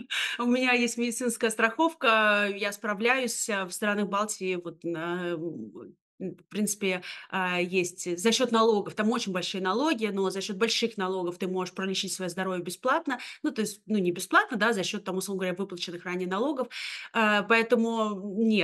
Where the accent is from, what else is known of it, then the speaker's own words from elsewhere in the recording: Russia; потому что я из России